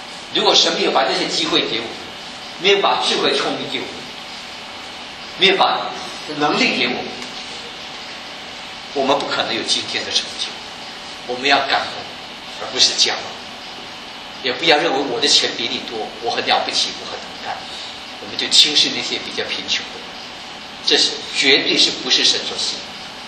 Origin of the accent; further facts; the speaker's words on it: Malaysia; 我们今天说我们都是中国人啊，无论是你来自啊，我是马来西亚啊，来自哪里都好，我们的根就在中国。